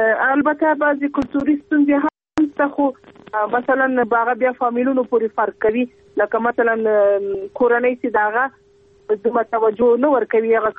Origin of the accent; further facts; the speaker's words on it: Paktia, Afghanistan; زه خپله پکتیاواله د پکتیا ولایت اوسېدونکي یم دغلته مې کور ده دغلته اوسېږم ټول ژوند مو پکتیا ولایت کې ده